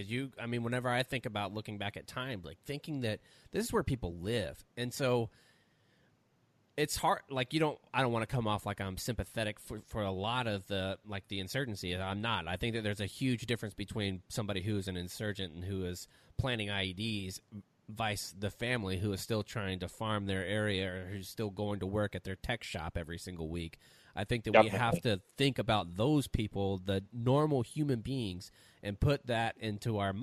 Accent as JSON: {"language": "English", "town": "Pensacola", "region": "Florida", "country": "United States", "also_born_or_lived": "Japan", "said": "I was from Pensacola, Florida. I lived in Cantonment. And Cantonment was a really tiny, small town."}